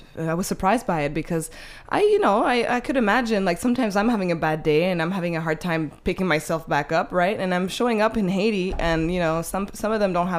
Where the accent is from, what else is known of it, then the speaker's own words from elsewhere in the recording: Montreal, Quebec, Canada; born there; Born in Montreal, but my mom and dad were born and raised in Haiti.